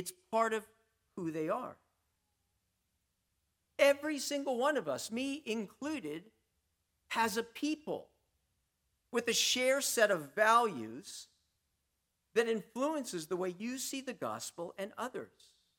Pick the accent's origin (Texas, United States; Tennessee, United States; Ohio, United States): Texas, United States; I'm Hispanic. … in case you didn't get that. I grew up in Texas, that has a strong Hispanic culture, and yet I've grown up in a white, upper middle class culture.